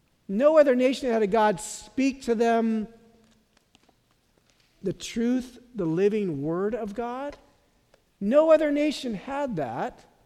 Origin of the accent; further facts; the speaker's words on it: San Francisco, California, United States; also born or lived in Boston, United States; Growing up, I grew up in San Francisco, and I like to say I was, even though I'm Armenian, I was raised Jewish.